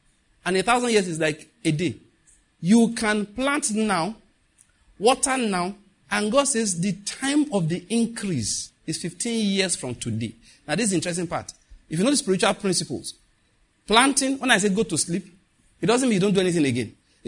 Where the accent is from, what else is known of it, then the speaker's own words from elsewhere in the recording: Lagos, Nigeria; I came from Lagos where every week I went to three bookshops.